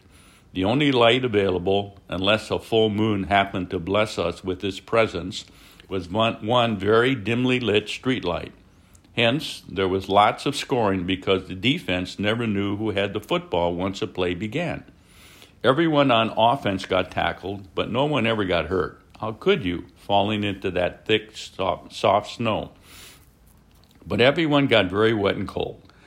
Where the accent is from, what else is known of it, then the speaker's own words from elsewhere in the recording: Wisconsin, United States; fond memories of the Christmases of my youth growing up in North Central Wisconsin.